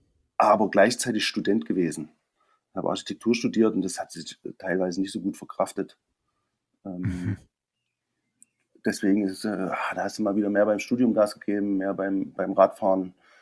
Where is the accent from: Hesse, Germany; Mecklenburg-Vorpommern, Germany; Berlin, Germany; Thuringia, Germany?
Thuringia, Germany; Gera; Also ich komme eigentlich aus Thüringen, aus Gera.